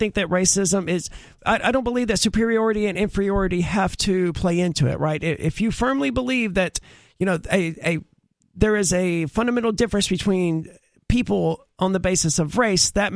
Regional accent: Mississippi, United States; I'm from Mississippi, and even it was understood that, you know, dad would be really upset if my sister did

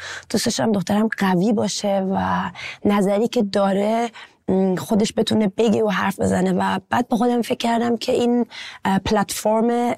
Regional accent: Iran; now in Germany; ما ایرانی هستیم ولی الان مهمون توی کشور جدید هستیم.

